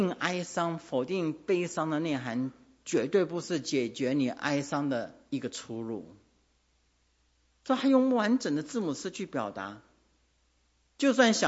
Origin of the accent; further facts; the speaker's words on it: Taiwan; 其实我在想想，我的小时候，我小时候在那个眷村家庭，面对的都是上一代那个抗战过来的